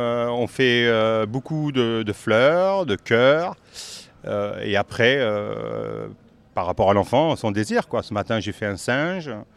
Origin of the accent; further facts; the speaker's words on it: Toulouse, Occitanie, France; je suis clown, je viens de Toulouse.